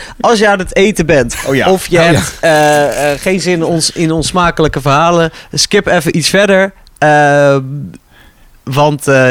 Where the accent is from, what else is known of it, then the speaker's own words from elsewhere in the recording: Uithoorn, North Holland, Netherlands; Toen woonde ik in Uithoorn, waar ik ben opgegroeid.